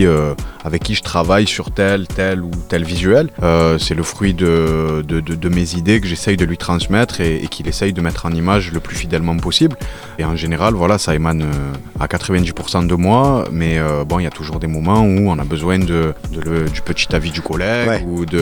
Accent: Marseille, Provence-Alpes-Côte d'Azur, France; Le Vélodrome, c'est le cœur de Marseille. Je suis Marseillais

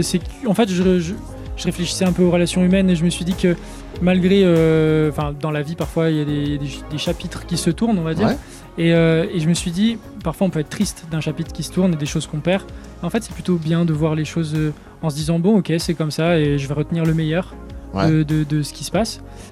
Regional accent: Geneva, Switzerland; Bien sûr, c'est que je suis né à Genève et que voilà, cet endroit, c'est toute mon enfance, on va dire.

